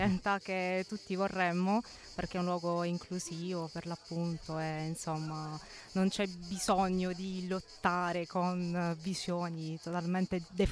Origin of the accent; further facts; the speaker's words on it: Bari, Apulia, Italy; Da Bari e studio a Bari.